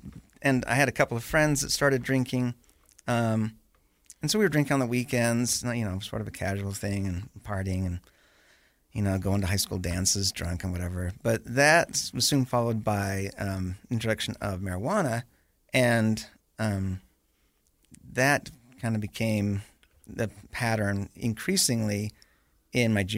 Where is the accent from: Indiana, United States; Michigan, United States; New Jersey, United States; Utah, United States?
Utah, United States; Ephraim; also born or lived in Tempe, Arizona; We moved to Arizona, Tempe, for a couple of years, but I call Ephraim home. I grew up down in San Pete County.